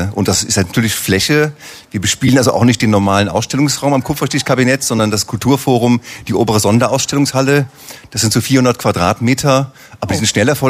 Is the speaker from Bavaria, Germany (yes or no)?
no; Aachen, North Rhine-Westphalia, Germany; Antje Dorn ist da, die ist genau wie ich aufgewachsen in Aachen